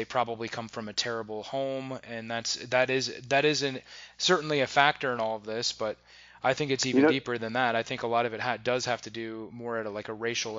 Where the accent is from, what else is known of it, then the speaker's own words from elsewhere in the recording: Omaha, Nebraska, United States; This was in Omaha, Nebraska.